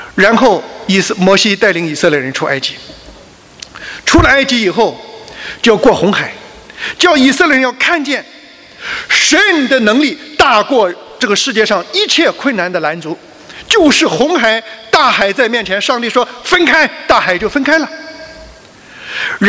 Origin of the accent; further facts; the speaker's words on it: China; now in Australia; 我们这帮特别是中国人啊，我们从中国来到澳洲